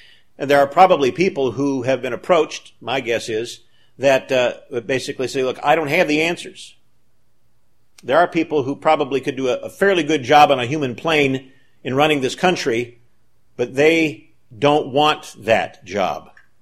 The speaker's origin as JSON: {"language": "English", "town": "Detroit", "region": "Michigan", "country": "United States", "tie": "born or raised there", "said": "But I remember back in the 1960s, I grew up in Detroit in the 1960s. We had racially charged riots and burning in Detroit when I was in high school."}